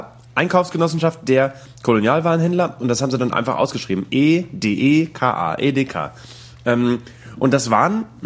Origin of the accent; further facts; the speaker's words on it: Bremen, Germany; Bei uns in Bremen-Nord gab es ein Edeka gegenüber von meiner Schule